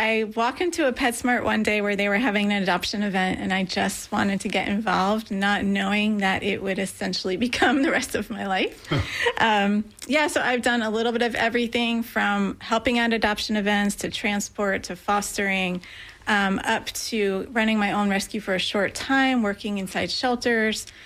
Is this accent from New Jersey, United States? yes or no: yes; New Jersey, United States; also born or lived in Texas; Yeah, I was actually born and raised in New Jersey and started my rescue efforts. I partnered with some organizations in New Jersey and then found my way to Texas